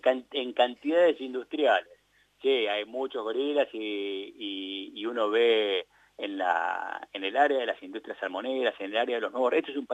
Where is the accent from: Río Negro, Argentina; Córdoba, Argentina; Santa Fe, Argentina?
Córdoba, Argentina; me crié en Córdoba, así que es muy lindo volver a hablar con la provincia en la que me crié.